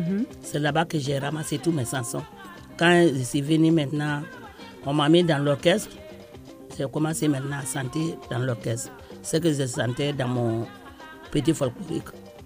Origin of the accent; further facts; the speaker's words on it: Nzérékoré, Nzérékoré Region, Guinea; Oui, je suis de Nzérékoré. Un jour, je vais vous amener à Nzérékoré.